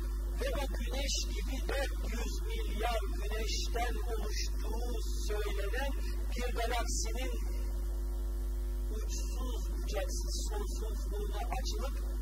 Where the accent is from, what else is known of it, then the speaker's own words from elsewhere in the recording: Istanbul, Turkey; born there; İstanbul'un göbeğinde Cerrahpaşa'da dünyaya geldim.